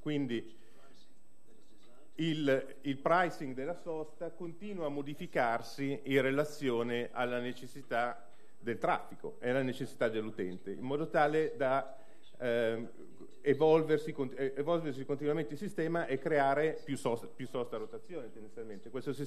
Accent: Milan, Lombardy, Italy; Io vengo da Milano, si vede quanto viene utilizzato.

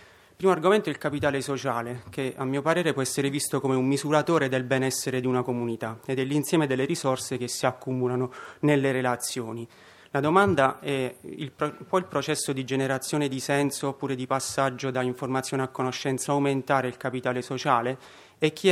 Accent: Abruzzo, Italy; sono abruzzese e quindi lo porto.

